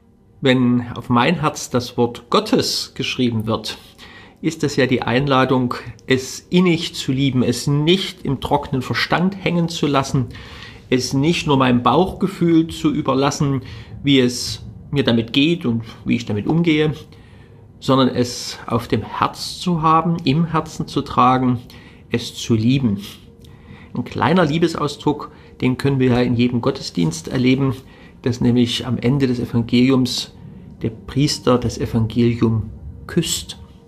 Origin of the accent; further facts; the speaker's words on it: Germany; Ich bin in Deutschland groß geworden, ich bin von der Geschichte dieses Landes, von ihrer Kultur wie selbstverständlich geprägt worden.